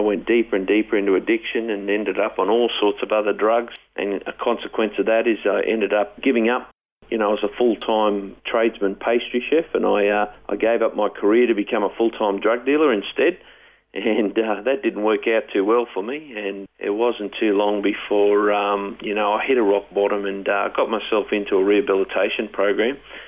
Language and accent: English; Brisbane, Queensland, Australia; Yeah, I was, I was brought up in Brisbane. You know, I was brought up in a relatively middle-class family, reasonable Christian upbringing